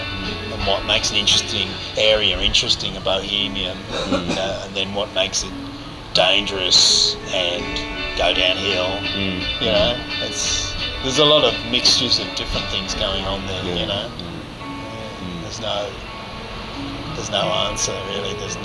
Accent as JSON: {"language": "English", "region": "England", "country": "United Kingdom", "said": "it is a paradox, you know, because I'm from England."}